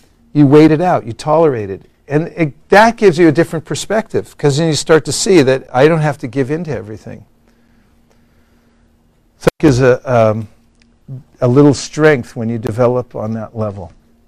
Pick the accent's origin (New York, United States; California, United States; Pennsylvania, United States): California, United States; Burlingame; Well, I come from Burlingame, so they taught us.